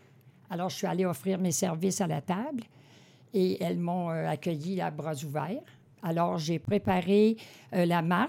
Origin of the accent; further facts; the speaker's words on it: Saint-Omer, Quebec, Canada; born there; J'ai 80 ans. Je suis née à Gaspésie, à Saint-Omer, et je suis une retraitée depuis 24 ans de l'éducation.